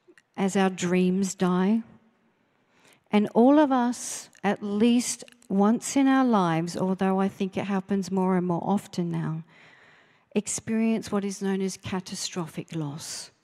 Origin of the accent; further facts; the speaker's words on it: Australia; As an Australian, I just suck it up and she'll be right, mate, brush it off and get on with it.